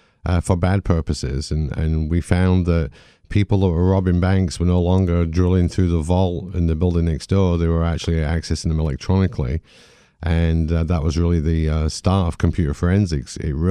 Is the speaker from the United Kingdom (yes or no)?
yes; United Kingdom; now in United States; Well, you probably tell from my accent, I'm not from these shores. I was in at the start of computer forensics in the late 80s in the UK